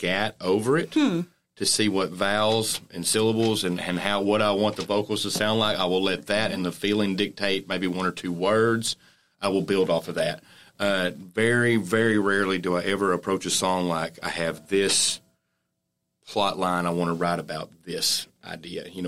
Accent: Clarksville, Texas, United States; also born or lived in Texarkana; I'm not really. So, I'm from Clarksville, Texas, but my dad has lived in Texarkana since I was a little kid.

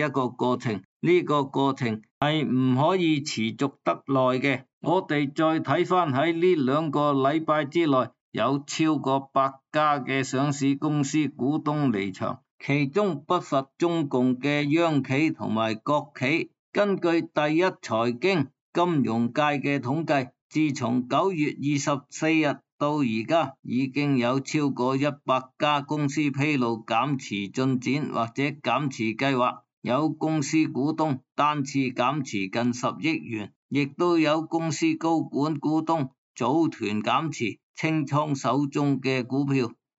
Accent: Hong Kong; 以我们香港人的讲法，这个就是趁机会出货咯

